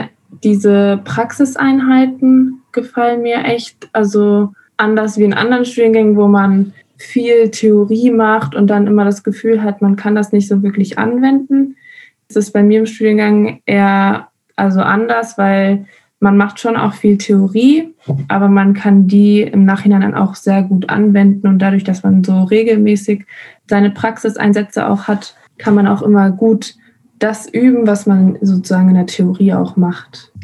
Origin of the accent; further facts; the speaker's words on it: Spain; German is a second language; moved away as an adult; now in Tübingen, Germany; ich komme ja aus Spanien und dort kann man eigentlich Pflege nur studieren.